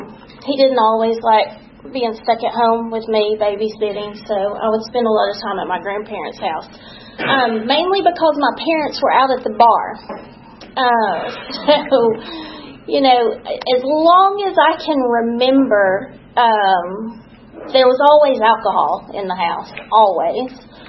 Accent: Dalton, Georgia, United States; moved away as an adult; I was born in Dalton, Georgia, in 1976. It's a town about 2 hours north of here, much smaller than Atlanta, of course. And I lived there all my life until May of last year when I moved here.

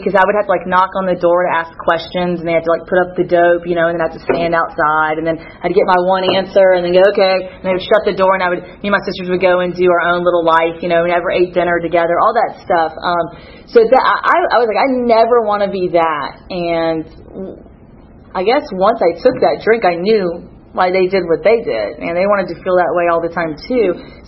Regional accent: Atlanta, Georgia, United States; I grew up in Atlanta, Georgia. I have two older sisters, obviously mom, dad, and then they split up, so I have a stepfather.

